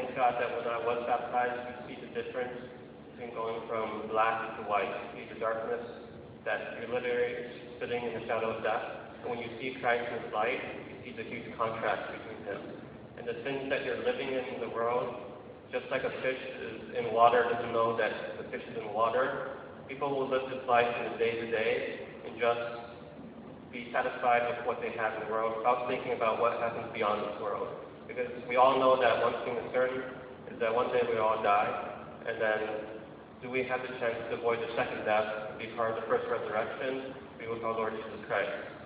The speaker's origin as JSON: {"language": "English", "region": "Texas", "country": "United States", "tie": "born or raised there", "said": "So I grew up in Texas, South Texas, by Mexico."}